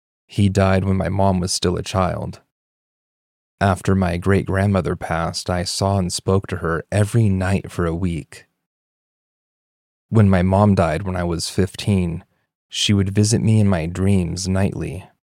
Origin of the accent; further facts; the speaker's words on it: Wyoming, United States; I live in Southern California. I'm from Wyoming. I know what cold feels like, and this place is unnaturally cold.